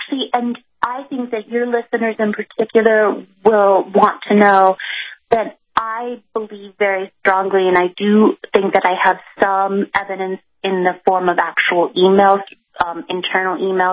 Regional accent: Minneapolis, Minnesota, United States; Well, I grew up in the Twin Cities around Minneapolis and St. Paul in Minnesota.

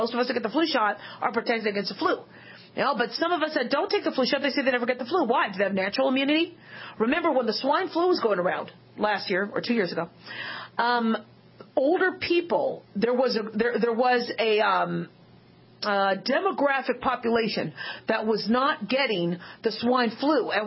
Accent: Phoenix, Arizona, United States; Now, mind you, I grew up in Phoenix, Arizona.

